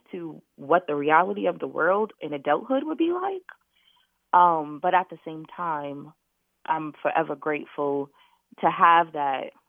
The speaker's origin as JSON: {"language": "English", "region": "New York", "country": "United States", "said": "And I'm from New York, and New York is a very materialistic place to live in."}